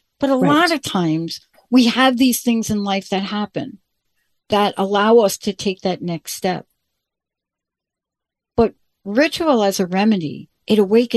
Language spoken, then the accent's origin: English; The Bronx, New York, United States; I'm a girl from the Bronx.